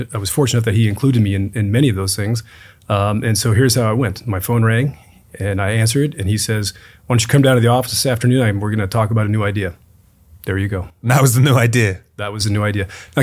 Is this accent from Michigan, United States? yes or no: no; Iowa, United States; Iowa. It's a state just north of here.